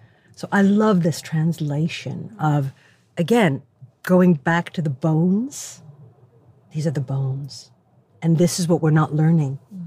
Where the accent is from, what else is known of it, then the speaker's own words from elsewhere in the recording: Sweden; English is a second language; also born or lived in United States; As an other child, growing up in Sweden, brown, having to sort of elbow my way through things, going to the United States and being brown there too